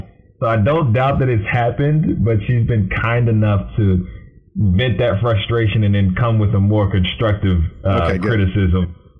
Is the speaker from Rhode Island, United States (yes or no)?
no; Roanoke, Virginia, United States; I'm from Roanoke, Virginia. I went to school at Virginia State. My first 22, 23 years of my life, I was in Virginia in a very comfortable space.